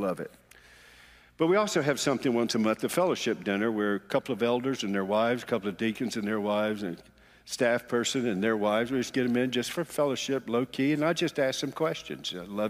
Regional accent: Charlotte, North Carolina, United States; because Mordecai Ham came to Charlotte, my hometown, in the 1930s for an evangelistic crusade

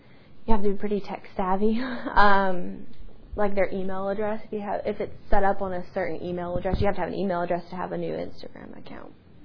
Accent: the South, United States; accent: southern; Yeah, and then my southern accent really doesn't help.

